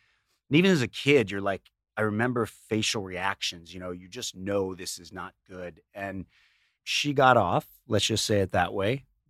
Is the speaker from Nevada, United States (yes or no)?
no; Chicago, Illinois, United States; So we grew up in Chicago, in the suburbs, and, you know, big house, you know, cool neighborhood.